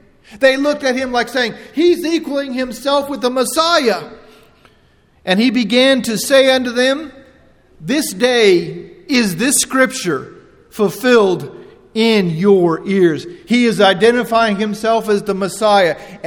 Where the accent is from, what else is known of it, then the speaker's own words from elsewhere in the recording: United States; I'm an American because of the sacrifices that men and women have made. Matter of fact, I was born in America.